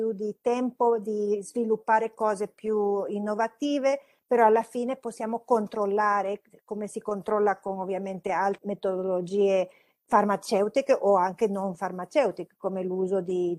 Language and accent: Italian; Honduras; also born or lived in United States; sono cresciuta in Honduras, però con famiglia di origine italiana, allora con le radici europee, vivendo ovviamente in un paese latinoamericano e poi avere il beneficio di imparare anche in paesi come Stati Uniti